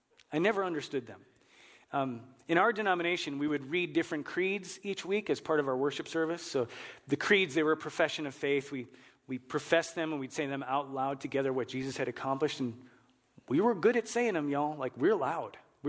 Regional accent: Illinois, United States; I grew up just outside of Chicago, and my family would regularly attend church.

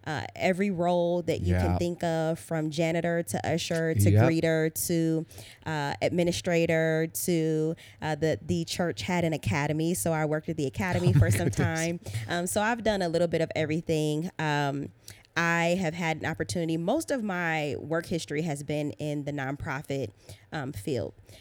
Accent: Akron, Ohio, United States; I grew up in a small town that people may have heard of, Akron, Ohio. LeBron James put the city on the map.

